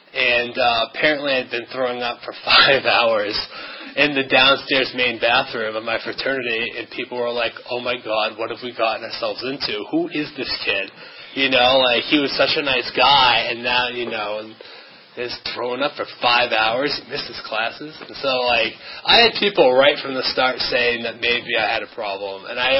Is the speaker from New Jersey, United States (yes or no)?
no; New Hampshire, United States; I'm from New Hampshire, not from around here. And I, you know, went to public high school.